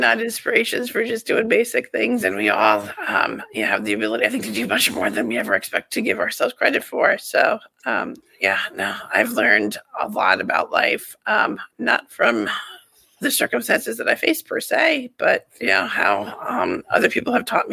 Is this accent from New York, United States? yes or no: yes; New York, United States; And so I grew up here on Long Island, on the North Shore of Long Island.